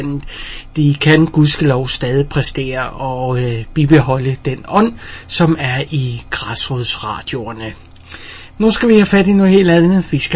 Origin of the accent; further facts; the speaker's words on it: Randers, Central Denmark Region, Denmark; Jeg er personligt selv født og opvokset i Randers